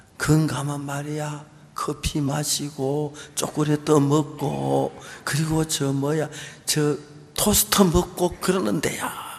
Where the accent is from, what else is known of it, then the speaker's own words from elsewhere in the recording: Seonsan, North Gyeongsang, South Korea; 저희들 있는 고향이 경북 선산인데요.